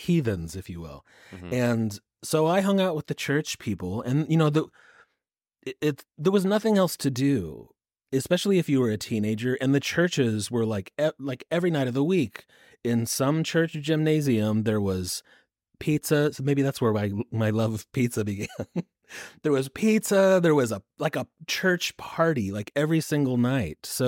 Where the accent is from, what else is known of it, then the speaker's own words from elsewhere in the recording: Evansville, Indiana, United States; I grew up in Evansville, Indiana.